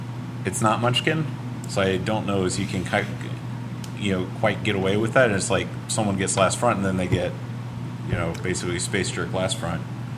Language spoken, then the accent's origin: English; Midwest, United States; We're from the Midwest, and it's kind of a selling point because we're going to be cheaper than, you know, some of these like big companies out in like California or like West Coast or East Coast, whatever.